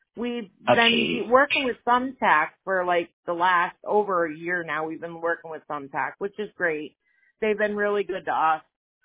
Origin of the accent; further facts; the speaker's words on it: Pennsylvania, United States; Well, when we lived up north, because we're from the Poconos, it's a small town